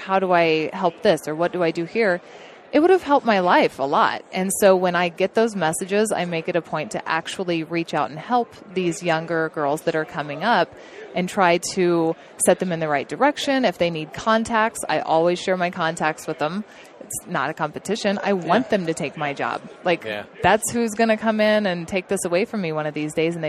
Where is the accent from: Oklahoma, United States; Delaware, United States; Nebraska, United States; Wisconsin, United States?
Oklahoma, United States; So, you know, I grew up in Oklahoma. I knew that there were deer, but I didn't know there were mule deer and I didn't know what states they were in.